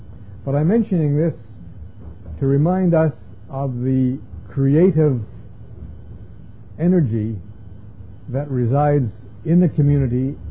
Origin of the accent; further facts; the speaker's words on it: Canada; I can get away with it because I'm a Canadian.